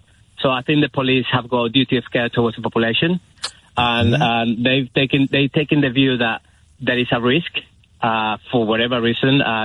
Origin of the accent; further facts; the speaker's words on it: Valencia, Valencian Community, Spain; I'm from Valencia, Spain. Careful how you pronounce Valencia, please.